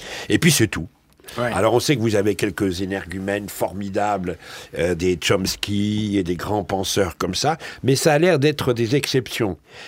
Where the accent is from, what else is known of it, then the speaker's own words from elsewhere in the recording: France; Quand on est aux États-Unis et qu'on dit qu'on est français